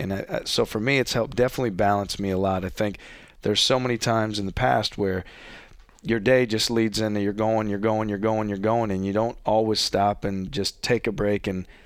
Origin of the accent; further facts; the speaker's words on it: Milwaukee, Wisconsin, United States; now in Iowa, United States; I'm originally from Milwaukee. But at the end of the day, this is home for us.